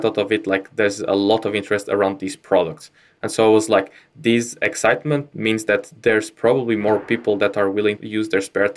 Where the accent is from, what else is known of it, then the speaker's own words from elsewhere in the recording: Portugal; English is a second language; moved away as an adult; also born or lived in London; I'm originally from Portugal.